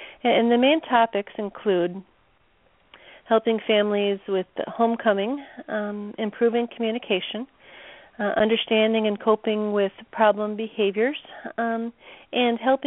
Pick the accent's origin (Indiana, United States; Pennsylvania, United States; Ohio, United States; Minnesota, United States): Minnesota, United States; also born or lived in Oklahoma; No, I moved back to Minnesota. I grew up here